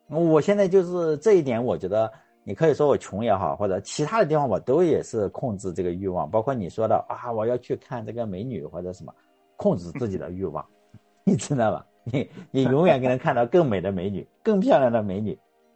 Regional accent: Shandong, China; accent: Shandong dialect; 我只有用山东方言讲出来才会比较押韵哈

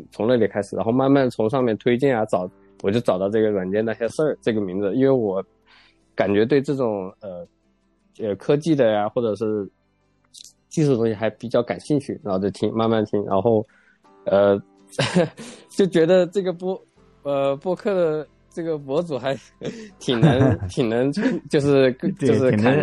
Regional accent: Qianjiang, Hubei, China; 那就是江汉油田在那里，然后我从小就在那里长大的。怎么说呢，就是那里就是属于五湖四海来油田建设的这些工人啊，石油工人

